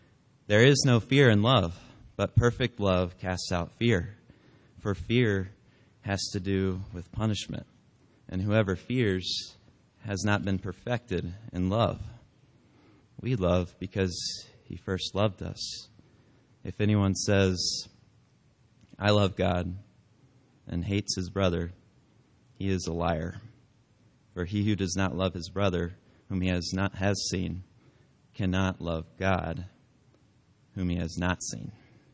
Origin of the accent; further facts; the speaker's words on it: Aiken, South Carolina, United States; also born or lived in Beverly, Massachusetts; now in Idaho, United States; I moved here about 6 months ago, and so I grew up in Aiken, South Carolina, which is about 2,000 miles away from here, and I moved out here from a town called Beverly, Massachusetts